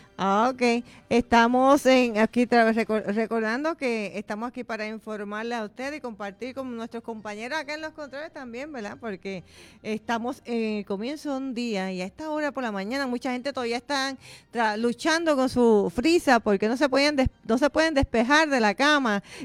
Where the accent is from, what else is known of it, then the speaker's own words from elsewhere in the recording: Puerto Rico; Tenemos que estar preparados, pero como siempre, somos puertorriqueños.